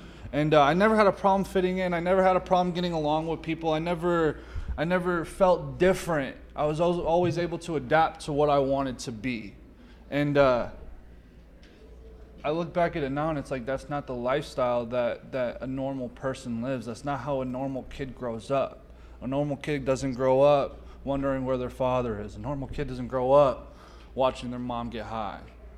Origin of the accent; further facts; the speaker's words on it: Eloy, Arizona, United States; My mom lived in Casa Grande, and I grew up in Eloy a little bit, and I came back here.